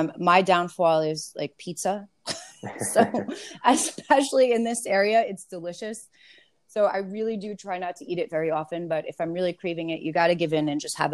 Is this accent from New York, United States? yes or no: yes; New York, United States; So I grew up in New York.